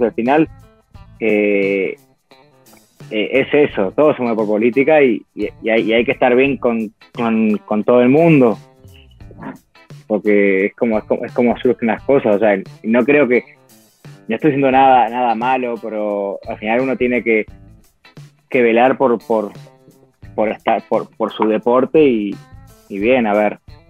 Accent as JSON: {"language": "Spanish", "country": "Uruguay", "said": "soy uruguayo también, yo soy parte de uno, yo sigo las costumbres."}